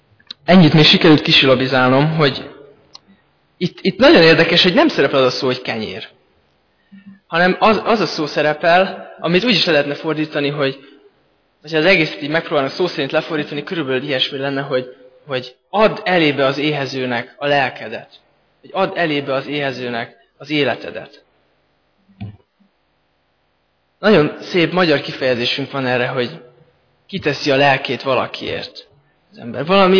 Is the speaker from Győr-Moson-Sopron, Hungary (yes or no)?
no; Pécs, Baranya, Hungary; Pécsett, ahonnan származom